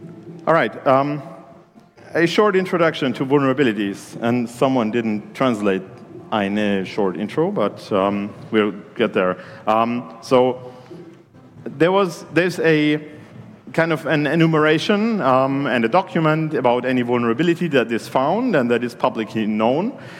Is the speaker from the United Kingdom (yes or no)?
no; Germany; English is a second language; I'm a software engineer. I'm from Germany.